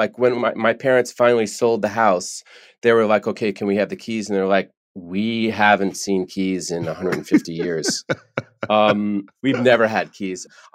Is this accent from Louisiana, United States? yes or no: no; New Jersey, United States; When everyone asks me, like, where are you from? I'm like, outside of New York City. They're like, where? The New Jersey, right across the George Washington Bridge.